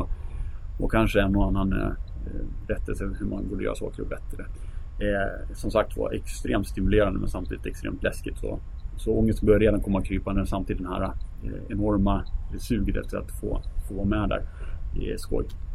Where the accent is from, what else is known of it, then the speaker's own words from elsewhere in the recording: Dalarna County, Sweden; jag vet inte hur man blir mottagen som dalmas med knätofsar och fjol i högsta hugg ute i skärgården